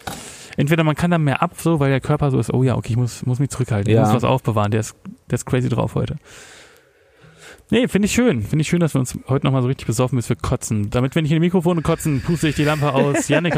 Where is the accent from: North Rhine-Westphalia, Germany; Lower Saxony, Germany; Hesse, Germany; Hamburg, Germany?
North Rhine-Westphalia, Germany; Grube hat was mit meiner Heimat zu tun im Ruhrgebiet, wo ich ja längere Zeit gewohnt habe.